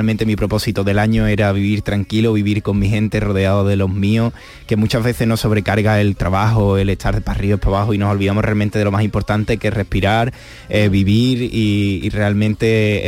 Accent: Huelva, Andalusia, Spain; es la primera vez que canto realmente en Huelva Capital. No había cantado nunca antes y para mí me hace muchísima ilusión porque bueno, es mi tierra

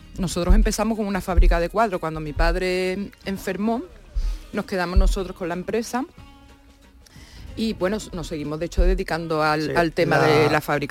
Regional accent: Écija, Andalusia, Spain; En mi pueblo es un pueblo, no es porque yo lo diga, pero es uno de los más bonitos de Andalucía.

